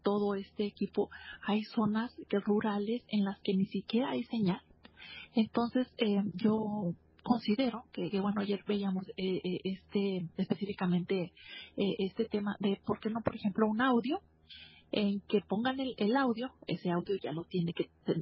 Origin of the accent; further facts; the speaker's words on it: Durango, Mexico; yo, que soy de Durango Capital